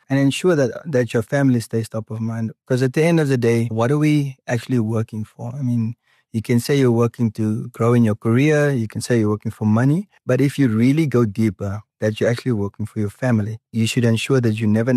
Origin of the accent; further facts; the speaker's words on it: Windhoek, Khomas, Namibia; also born or lived in Isakos; I was born in Windhoek. First 5 years of my life, I grew up in Isakos. Then we moved back to Windhoek. I schooled here.